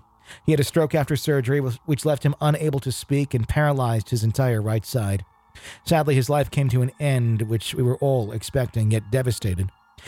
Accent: Colorado, United States; born there; also born or lived in Illinois, United States; I was born in Colorado, but I lived in Illinois for about 7 years.

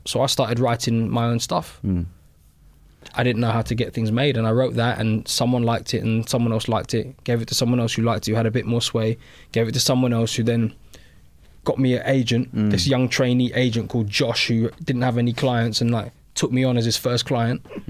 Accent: London, United Kingdom; I grew up in West London, like 50 yards from Grenfell Tower. That's where my mum still lives. And, you know, it's council estate.

